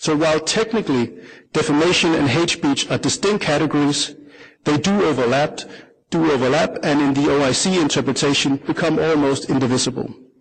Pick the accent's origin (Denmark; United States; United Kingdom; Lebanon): Denmark; Denmark, my home country's Universal Periodic Review at the Human Rights Council.